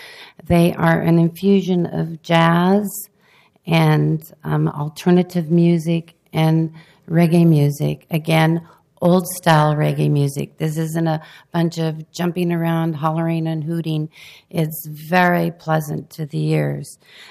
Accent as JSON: {"language": "English", "town": "Lake Oswego", "region": "Oregon", "country": "United States", "tie": "born or raised there", "said": "I wrote a song when I was 14, growing up in Lake Oswego"}